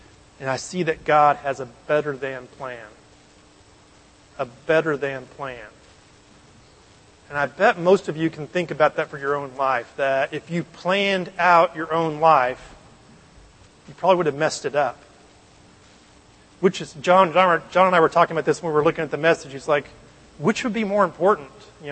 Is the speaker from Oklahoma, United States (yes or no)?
yes; Oklahoma, United States; I grew up in Oklahoma. My wife and I both grew up in Oklahoma.